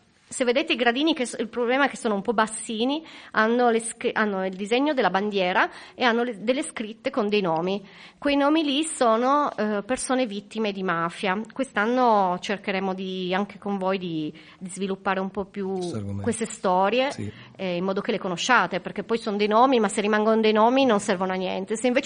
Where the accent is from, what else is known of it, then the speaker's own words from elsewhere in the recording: Alpignano, Piedmont, Italy; io sono cresciuta ad Alpignano, in quel quartiere che allora veniva definito proprio il Bronx